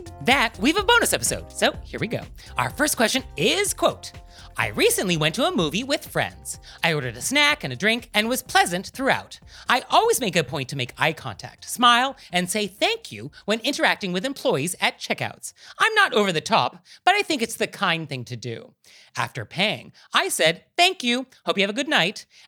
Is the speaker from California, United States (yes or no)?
yes; California, United States; I am from Marin County.